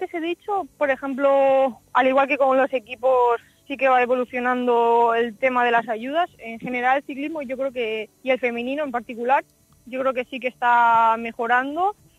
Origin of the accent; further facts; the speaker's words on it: Valencian Community, Spain; ahí conseguí ser la mejor valenciana